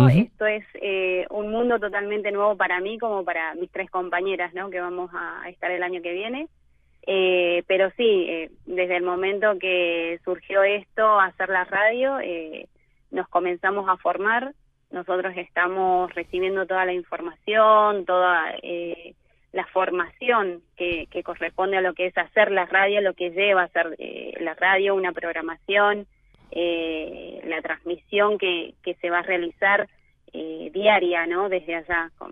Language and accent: Spanish; Tucumán, Argentina; moved away; Soy tucumana, sí, pero bueno, hace varios años que ya me fui de Tucumán, así que tengo una mezcla de tonadas